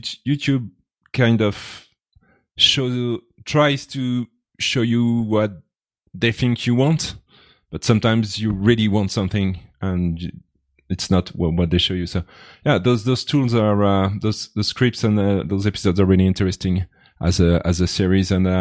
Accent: France; English is a second language; now in Switzerland; I have to be 10 years in Switzerland to get the citizenship. And since I'm from France

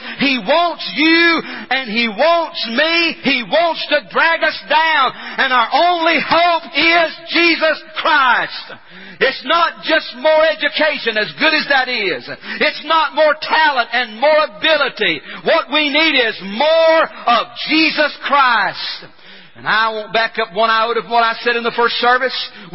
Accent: City View, United States; I grew up in City View. Where I grew up, guys didn't paint their fingernails.

